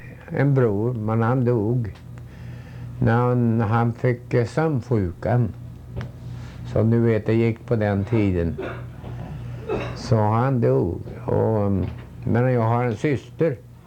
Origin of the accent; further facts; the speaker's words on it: Uddevalla, Västra Götaland County, Sweden; Jag växte upp i Uddevalla, ja visst.